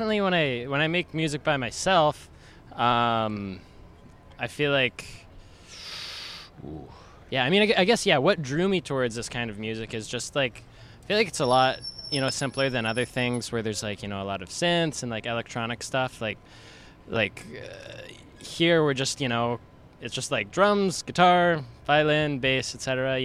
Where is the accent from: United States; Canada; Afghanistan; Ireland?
Canada; Vancouver, British Columbia; now in Victoria, Canada; I'm from Vancouver. And then, like, 5 years ago, I moved to Victoria, and I met all these lovely people.